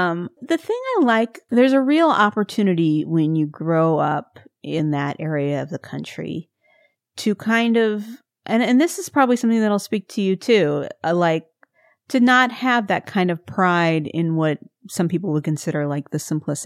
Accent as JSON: {"language": "English", "region": "Missouri", "country": "United States", "said": "I mean, I'm from Missouri. You know, I don't have a lot to stand on. Like, I'm from another state that people probably don't know a lot about."}